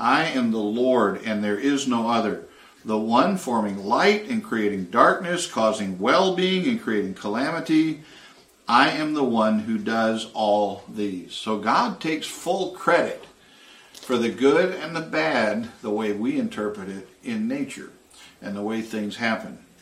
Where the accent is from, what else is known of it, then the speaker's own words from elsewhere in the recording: Chicago, Illinois, United States; I'm from Chicago. I've seen people literally blown off their feet.